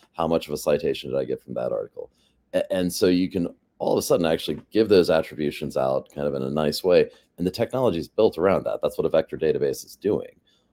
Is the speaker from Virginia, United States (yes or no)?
yes; Charlottesville, Virginia, United States; I'm here from Charlottesville, Virginia.